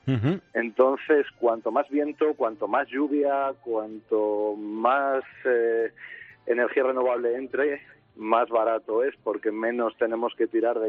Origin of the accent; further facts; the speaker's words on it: Ciudad Rodrigo, Castile and León, Spain; now in Madrid, Spain; yo trabajo en Madrid, soy de Ciudad Rodrigo, pero trabajo en Madrid.